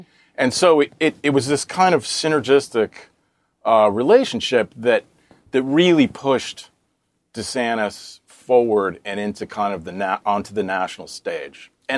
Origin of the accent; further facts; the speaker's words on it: Florida, United States; I grew up in Florida where where he's the governor.